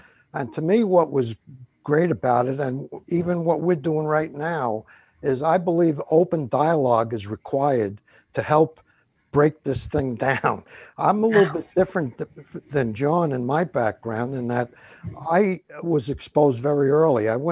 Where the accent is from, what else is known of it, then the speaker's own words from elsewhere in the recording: New York, United States; You know, I'm down in Jacksonville, Florida, all of a sudden, a native New Yorker.